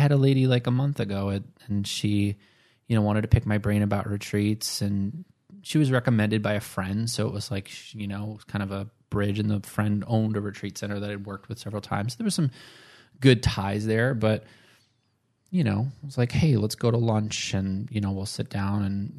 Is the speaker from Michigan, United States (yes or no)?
no; New York, United States; Yeah, I you know, I'm from New York.